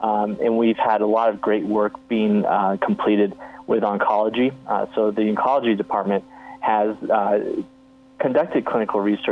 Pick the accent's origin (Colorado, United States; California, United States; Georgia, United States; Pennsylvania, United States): Colorado, United States; Denver; Sure. I'm from Denver, Colorado.